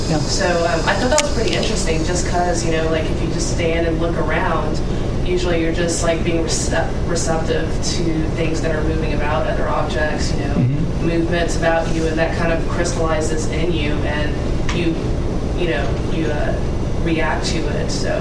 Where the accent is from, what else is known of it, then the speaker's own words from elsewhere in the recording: Nigeria; I'm Nigerian, and my mother, she has some relatives who still practice, you know, pagan faith in the western part of Nigeria.